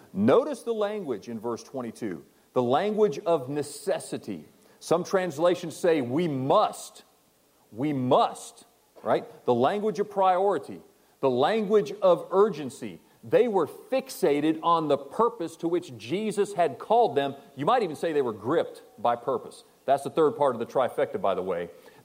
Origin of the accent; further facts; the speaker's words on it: Lake Wales, Florida, United States; I came to a church in my hometown in Lake Wells, Florida